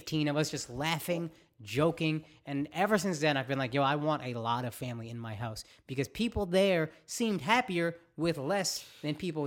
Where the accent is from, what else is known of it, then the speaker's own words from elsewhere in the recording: United States; even though I was outside as an American, I was an outsider